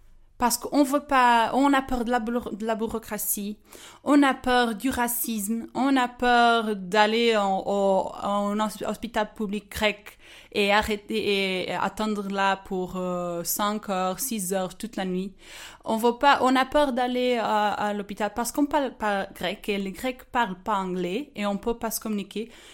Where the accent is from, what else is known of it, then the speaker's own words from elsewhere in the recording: Portugal; French is a second language; j'ai 25 ans et je suis portugaise. Mais alors, tu peux comprendre que j'ai un petit peu d'accent.